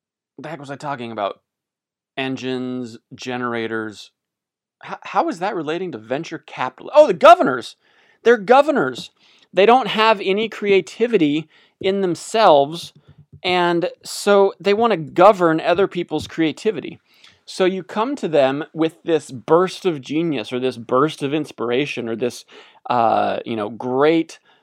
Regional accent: Albuquerque, New Mexico, United States; But growing up in New Mexico, in Albuquerque, a lot of the streets, they slope towards or away from, whichever way you're aiming.

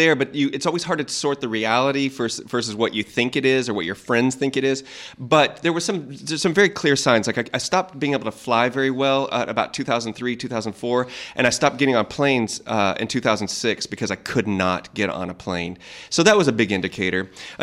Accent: Texas, United States; But I'm like, I'm from Texas. I have two guns. That's not a stockpile.

